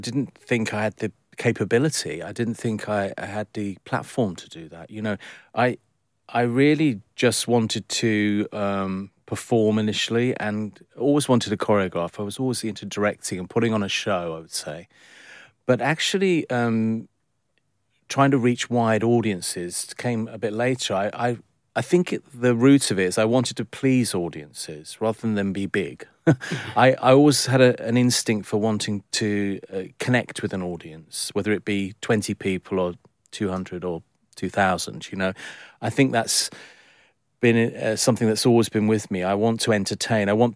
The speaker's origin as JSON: {"language": "English", "region": "London", "country": "United Kingdom", "tie": "born there", "said": "I was lucky to be born in London. I'm a Londoner"}